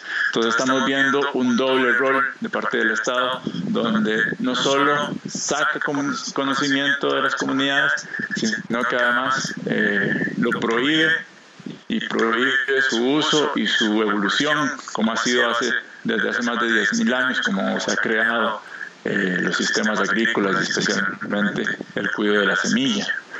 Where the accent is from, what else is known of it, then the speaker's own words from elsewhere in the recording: Costa Rica; este derecho que como costarricenses tenemos a manejar y usar la biodiversidad de forma tradicional